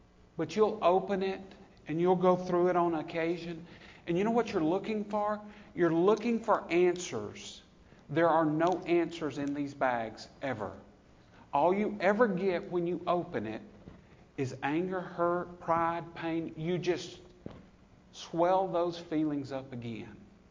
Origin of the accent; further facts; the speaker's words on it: Deep South, United States; You see, I was raised in the Deep South, and I'm a gentleman.